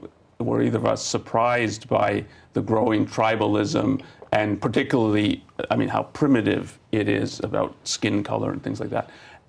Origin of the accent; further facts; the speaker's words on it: Canada; I'm from Canada and people don't even know about Canada.